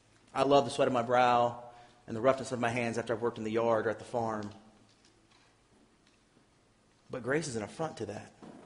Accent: Virginia, United States; You know, I grew up in Virginia, a Virginian of Virginians, to use Paul's language.

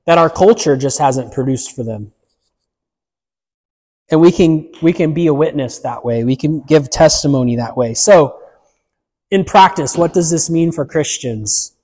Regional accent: United States; I know because I grew up in America. I've heard it my whole life.

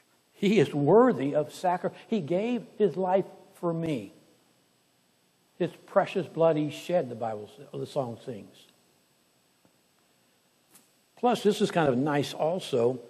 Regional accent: California, United States; I grew up in California.

